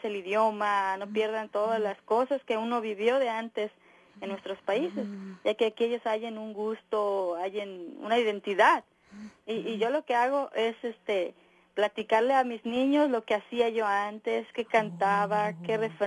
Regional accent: Jalisco, Mexico; De México, Jalisco.

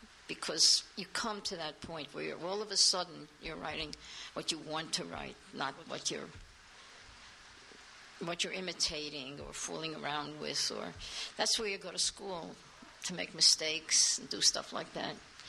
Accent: New York City, New York, United States; I come from the Bronx, and I come from a neighborhood that was very solidly Jewish and Eastern European in every way.

